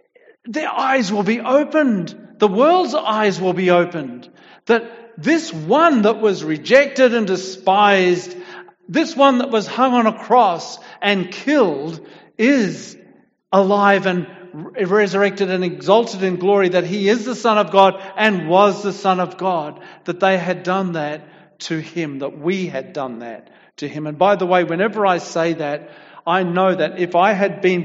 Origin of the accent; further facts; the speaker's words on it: Australia; I come from Australia, as you know.